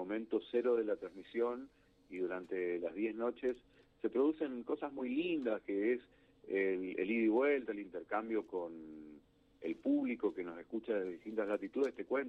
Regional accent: Corrientes, Argentina; Nosotros que somos de aquí, de Corrientes, y que conocemos esta región

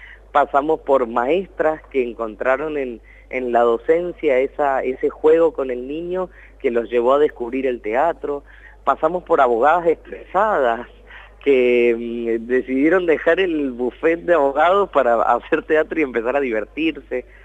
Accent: Córdoba, Argentina; Soy cordobés.

